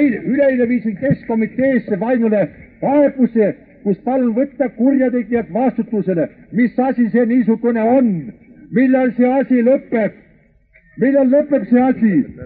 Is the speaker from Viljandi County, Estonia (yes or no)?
no; Narva, Ida-Viru County, Estonia; Kallid sõbrad, ma olen eestlane. Täpselt päritolu ei tea, aga siis kui olen eestlane. Enne seda olin poisik, elasin Narvas.